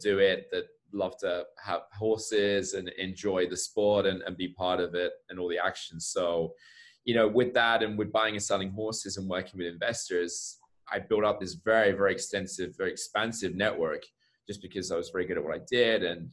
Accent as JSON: {"language": "English", "region": "England", "country": "United Kingdom", "tie": "born or raised there", "also_born_or_lived": "Germany / Mexico", "moved": "as an adult", "said": "So in case you can't tell from my accent, I'm from the UK. I grew up in England for the first 20 years of my life. My entire family still actually lives in the UK. When I was 20, I left England. I moved to Germany."}